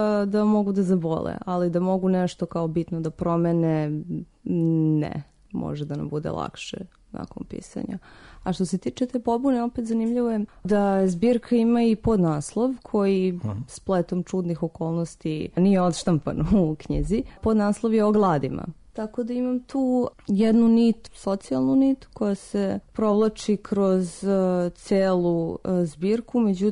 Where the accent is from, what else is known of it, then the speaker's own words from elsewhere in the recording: Belgrade, Serbia; s obzirom na to da sam odrasla na Voždovcu, to je isto ta neka periferija grada.